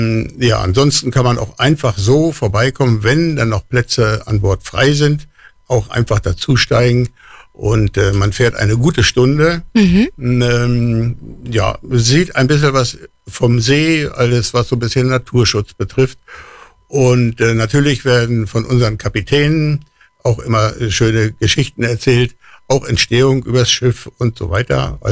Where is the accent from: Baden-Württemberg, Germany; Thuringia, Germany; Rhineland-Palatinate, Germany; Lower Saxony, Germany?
Lower Saxony, Germany; now in Allgäu, Germany; Ich komme aus dem Norden, direkt aus Niedersachsen, bin auch da früher mal ein bisschen gesurft